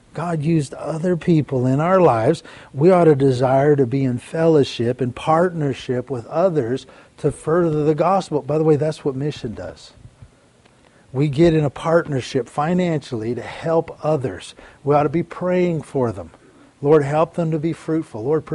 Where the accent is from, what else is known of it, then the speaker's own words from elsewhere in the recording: Canada; I'm originally from Canada.